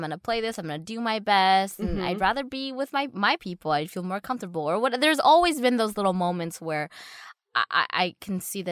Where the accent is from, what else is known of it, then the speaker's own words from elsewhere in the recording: United States; But the thing of really growing up in America, mm-hmm. but still having close ties to the culture